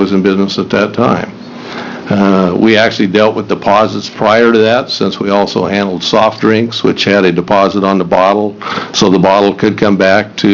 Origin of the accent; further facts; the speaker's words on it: Baker City, Oregon, United States; I'm from Baker City, Oregon.